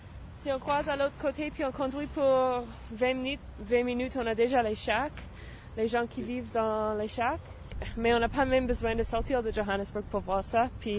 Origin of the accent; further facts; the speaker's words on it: Vancouver, British Columbia, Canada; Je viens de Vancouver.